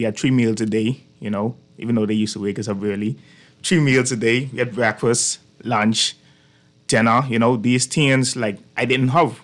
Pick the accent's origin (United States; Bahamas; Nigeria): Bahamas; New Providence; born there; I was born in Bacardi Road. So my auntie always tells me the story. I wasn't born in PMH, so the ambulance never came on time. So I have a connection to the Bacardi Road, the Haitian village area.